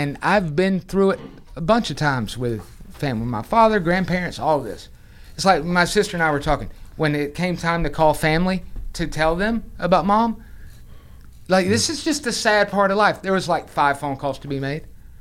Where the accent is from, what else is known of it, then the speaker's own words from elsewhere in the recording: the South, United States; I'm a Southerner who doesn't like sweet tea. I'm a Southerner who doesn't like tater salad.